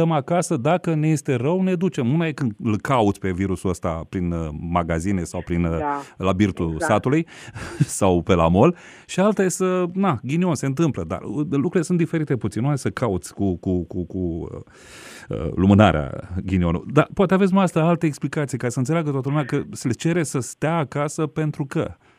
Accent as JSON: {"language": "Romanian", "country": "Romania", "said": "Dar din păcate, noi suntem altfel ca asta. Suntem români."}